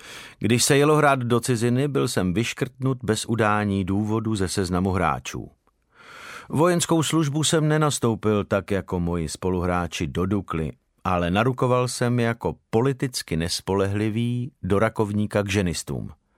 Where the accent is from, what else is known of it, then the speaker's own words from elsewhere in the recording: Prague, Czechia; born there; Před koncem druhé světové války 10. března 1945 jsem se narodil v Praze.